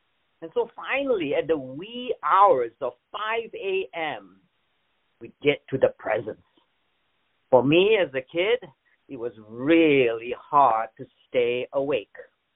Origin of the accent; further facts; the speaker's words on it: Malaysia; As a kid growing up in Malaysia, one thing I enjoyed about Christmas is opening presents, of course.